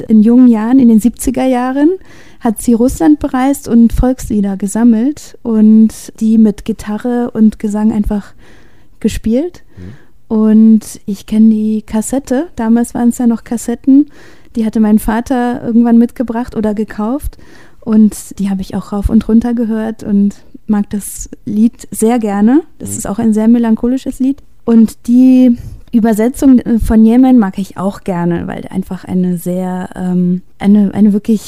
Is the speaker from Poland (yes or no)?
yes; Poland; born there; Ich bin in Polen geboren.